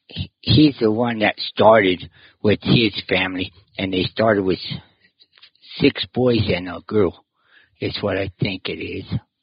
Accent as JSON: {"language": "English", "town": "Benson", "region": "Arizona", "country": "United States", "tie": "born there", "said": "Yeah. I think I was born in Benson, I'm pretty sure. Some reason in Wilcox, they didn't have it. They weren't delivering babies or something. So they told them they always said that I was born in Benson."}